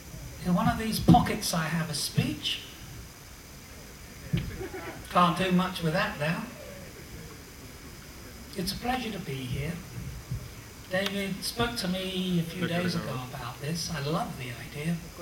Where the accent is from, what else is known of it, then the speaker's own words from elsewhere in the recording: Ireland; accent: English; I'm an Irish national. I speak like I'm English.